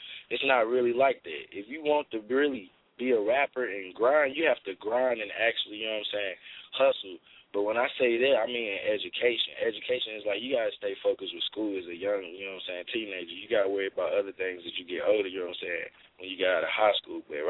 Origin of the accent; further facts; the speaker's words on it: Martinsville, Virginia, United States; I'm an artist from Virginia, Martinsville, Virginia, 276 on the East Coast part.